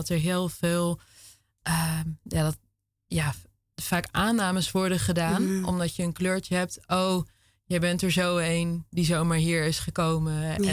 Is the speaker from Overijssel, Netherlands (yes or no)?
no; Veenendaal, Utrecht, Netherlands; ik kom uit Veenendaal.